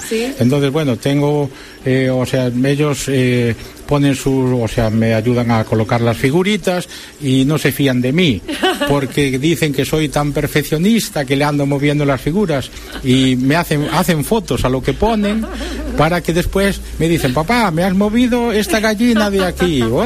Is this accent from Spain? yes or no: yes; Santiago de Compostela, Galicia, Spain; Hombre, soy de Santiago, tenemos además que celebramos lo del 30 aniversario, creo que del Camino Francés